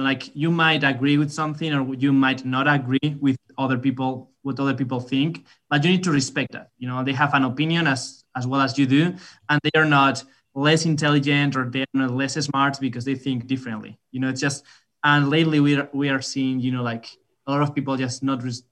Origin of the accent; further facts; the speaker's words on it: Spain; English is a second language; Yeah, we are from Spain. That's all we do. Play soccer and talk about soccer, right?